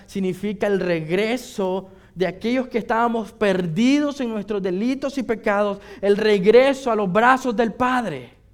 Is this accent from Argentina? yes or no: no; Jinotega, Nicaragua; born there; Yo nací en Jinotega.